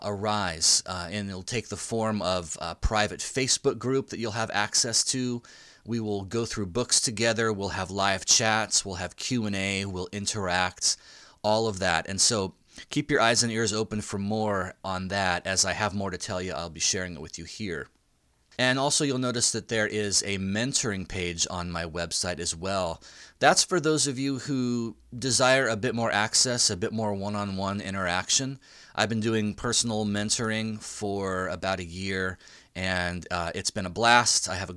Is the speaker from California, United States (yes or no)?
yes; California, United States; growing up in Orange County and discovering 106.7 KROQ.